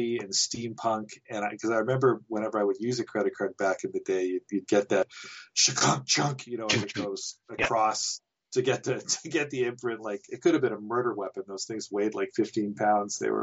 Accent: Nelson, British Columbia, Canada; So I lived in Nelson. I grew up in Nelson, as I mentioned.

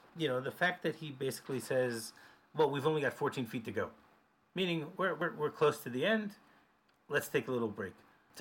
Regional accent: Michigan, United States; I grew up in Michigan. I know the same.

